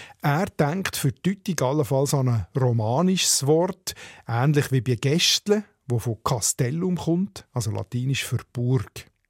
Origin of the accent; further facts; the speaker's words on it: Nunningen, Solothurn, Switzerland; In meiner Heimatgemeinde Nunningen im Solothurner Schwarzbubenland zum Beispiel gibt es drei Verbindungsstrassen zu anderen Dörfern